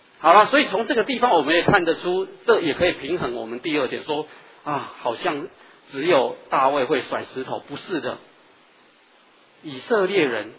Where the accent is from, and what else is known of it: Taiwan